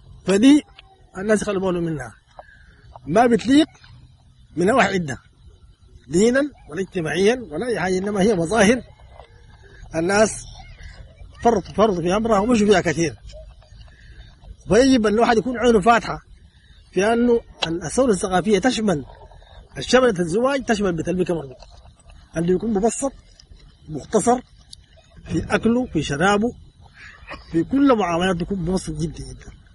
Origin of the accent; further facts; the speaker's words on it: Sudan; الأدواء اللي عندنا في السودان هنا سعري والناس ماشيين فيها أنه بالغوا في الفرح وبالغوا بالحزن